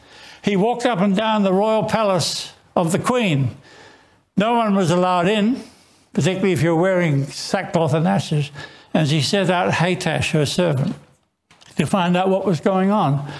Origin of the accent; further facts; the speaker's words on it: Penang, Malaysia; I grew up in Malaysia, Penang. My dad was a doctor at the hospital.